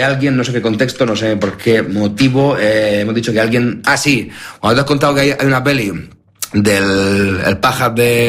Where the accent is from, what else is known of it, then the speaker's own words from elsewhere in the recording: Spain; Menos mal que soy de España. Imagínate ser de otro sitio.